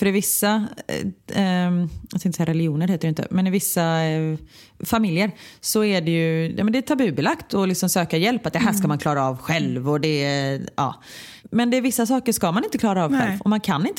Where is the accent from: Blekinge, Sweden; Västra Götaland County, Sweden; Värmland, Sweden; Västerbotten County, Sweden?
Västra Götaland County, Sweden; Gothenburg; jag kommer från Örgryte och du kommer från Kottedala, och det, vi har ju haft extremt olika uppväxter